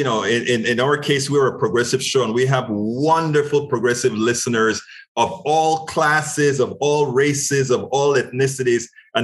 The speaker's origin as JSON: {"language": "English", "country": "Panama", "said": "I'm originally from Panama, so I speak English and Spanish. and a few little permutations thereof."}